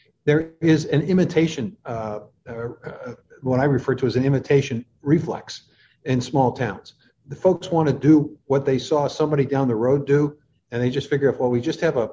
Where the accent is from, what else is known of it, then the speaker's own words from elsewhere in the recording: Pittsburgh, Pennsylvania, United States; Well, I grew up in Pittsburgh. So I'm pretty familiar with multiple generations of transitions that city's gone through.